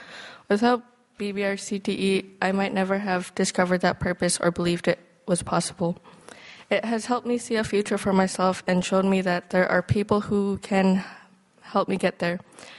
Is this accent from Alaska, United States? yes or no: yes; Perryville, Alaska, United States; I am a senior from Perryville in the Lake and Peninsula School District. Coming from a small village, opportunities can be limited.